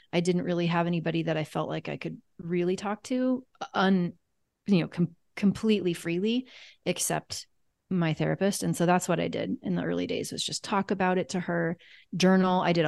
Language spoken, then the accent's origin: English; Kansas, United States; because I'm from Kansas